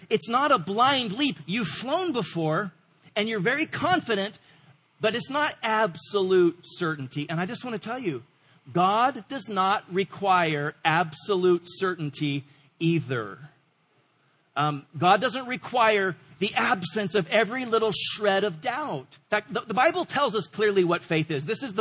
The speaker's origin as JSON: {"language": "English", "region": "Washington", "country": "United States", "tie": "born or raised there", "said": "I grew up on rivers in Washington State. We jumped off of bridges and boulders and cliffs."}